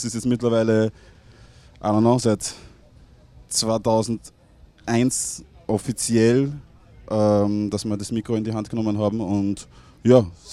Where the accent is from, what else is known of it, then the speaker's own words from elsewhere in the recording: Zwettl an der Rodl, Upper Austria, Austria; Und also mein Heimatort heißt Zwettl an der Rodel, das ist in Mühlviertel, ist ungefähr 3000 Seelen Kaff.